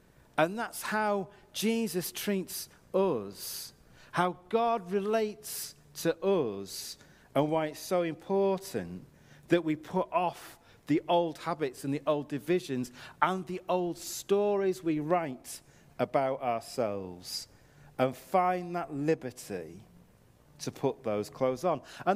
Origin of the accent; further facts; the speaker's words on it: United Kingdom; because we're British